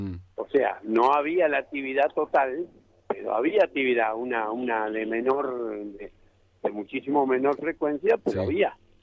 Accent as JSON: {"language": "Spanish", "country": "Argentina", "said": "los argentinos tenemos el tema de que somos de Boca o de River, somos de Chevrolet, somos de Ford"}